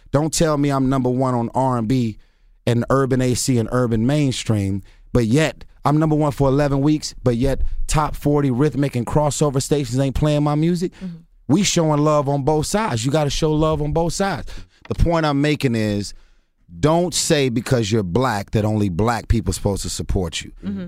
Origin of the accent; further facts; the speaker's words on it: Los Angeles, California, United States; South Central LA, Watts. Lived in Watts for 19 years. I was born in Watts.